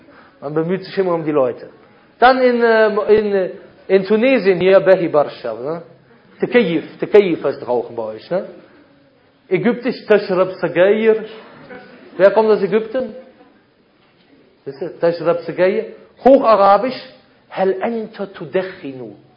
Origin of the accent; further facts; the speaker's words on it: Cologne, North Rhine-Westphalia, Germany; Ich als Kölner, ich kenne bestimmt einige Wörter, die bei uns benutzt werden, die hier nicht benutzt werden.